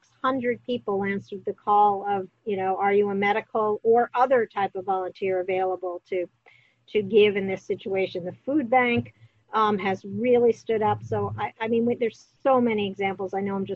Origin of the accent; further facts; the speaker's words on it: New York, United States; actually fly my sister out from the hot spot of New York, where I grew up, if you couldn't tell from my accent or my demeanor.